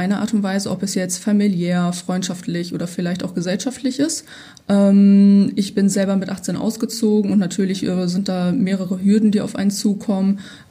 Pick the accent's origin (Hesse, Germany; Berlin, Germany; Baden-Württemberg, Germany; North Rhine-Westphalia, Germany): North Rhine-Westphalia, Germany; Gelsenkirchen; Ich bin 23, geboren und aufgewachsen in Gelsenkirchen.